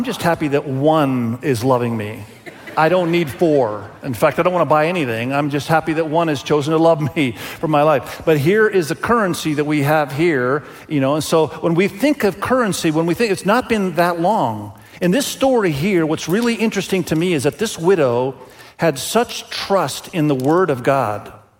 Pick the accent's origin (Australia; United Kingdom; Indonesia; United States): Indonesia; I grew up in Indonesia